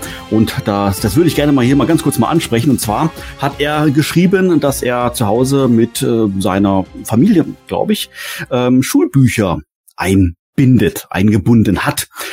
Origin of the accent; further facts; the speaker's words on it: Lower Saxony, Germany; Ich komme selber ja auch aus Norddeutschland, zwar nicht ganz so nördlich wie der Gordon